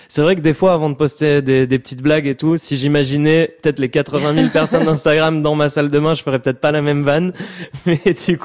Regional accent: Southwest France, France; je viens du sud-ouest de la France, donc vraiment, j'ai baigné dedans dans toute la vibe psychotropicale Berlin de Biarritz.

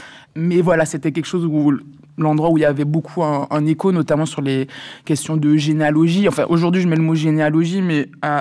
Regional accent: French Guiana, France; en tout cas là où j'ai grandi, donc en Guyane.

